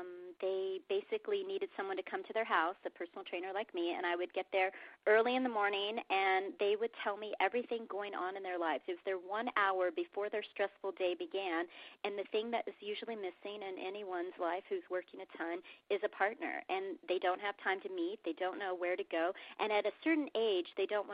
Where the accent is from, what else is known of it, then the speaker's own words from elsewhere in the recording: the South, United States; And I am from the South, where we approached everyone every day and talked to everyone.